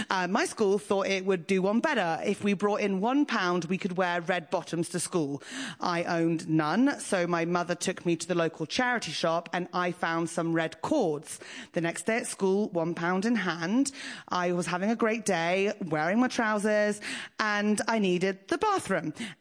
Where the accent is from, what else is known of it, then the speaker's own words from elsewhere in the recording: Fleet, South East England, United Kingdom; I grew up in Fleet, a town behind a service station on the M3.